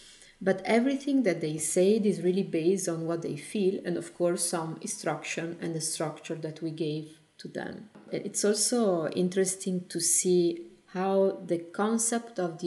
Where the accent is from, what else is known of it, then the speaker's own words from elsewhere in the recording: Bologna, Emilia-Romagna, Italy; It was an invitation and a commission by Fondazione del Monte in my hometown in Bologna.